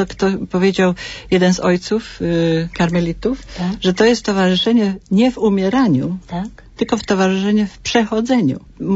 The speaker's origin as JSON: {"language": "Polish", "town": "Poznań", "region": "Greater Poland Voivodeship", "country": "Poland", "said": "jestem poznanianką z Jeżyc."}